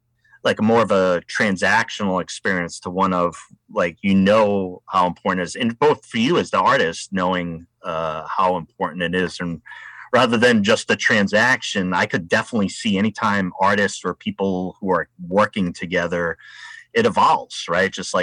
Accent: Rhode Island, United States; now in Astoria, United States; And one of the pieces about Astoria, which really appeals to me and where I'm from Rhode Island.

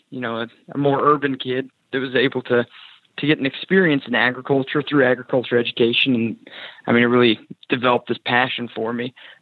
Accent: Bend, Oregon, United States; I grew up in Bend, Oregon. So it's a town of about 100,000 people, Central Oregon. If you're looking at a map of the state, it'll say Oregon across the state. I'm from in between the R and the E.

